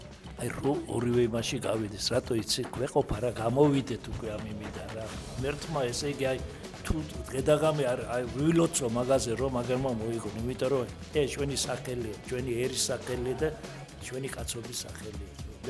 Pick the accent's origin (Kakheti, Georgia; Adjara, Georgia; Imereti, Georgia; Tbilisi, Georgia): Adjara, Georgia; Batumi; არა ბათუმელი ვარ მე, ბათუმი ვარ.